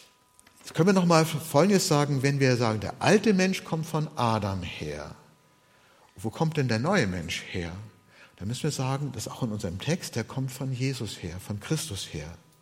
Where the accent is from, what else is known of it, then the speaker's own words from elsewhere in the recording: Rostock, Mecklenburg-Vorpommern, Germany; Wir sind ja Rostocker, Silke und ich